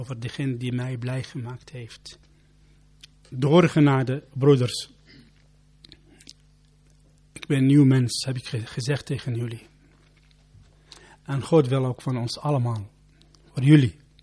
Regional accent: Iraq; Dutch is a second language; now in Netherlands; Ik kom van Irak, uit Irak. Kijk maar, wat gebeurt de laatste tijden in mijn land?

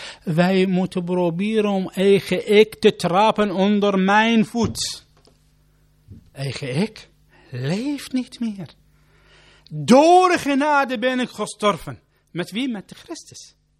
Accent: Iraq; Dutch is a second language; now in Netherlands; Ik kom van Irak, uit Irak. Kijk maar, wat gebeurt de laatste tijden in mijn land?

